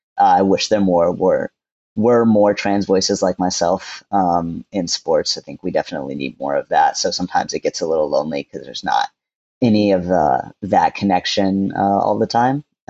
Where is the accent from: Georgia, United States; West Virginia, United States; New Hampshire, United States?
Georgia, United States; Like I said, I grew up in Georgia. So going to sports games down there, you don't see rainbow flags